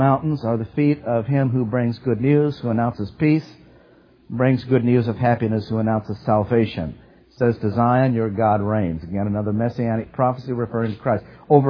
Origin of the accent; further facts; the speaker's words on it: Ireland; I'm Irish. I could go there.